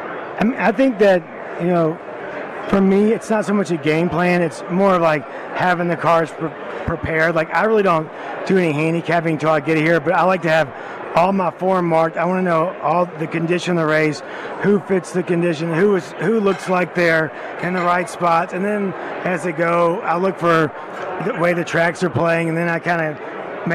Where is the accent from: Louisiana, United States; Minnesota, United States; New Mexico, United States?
Louisiana, United States; Shreveport; I'm from Shreveport, Louisiana, so it's about a 2.5-hour drive to Oaklawn.